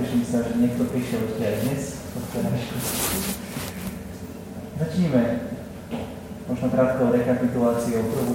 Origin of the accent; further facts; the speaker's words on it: Spiš, Slovakia; Viete, že pochádzam zo Spiša. Je tu niekto zo Spiša?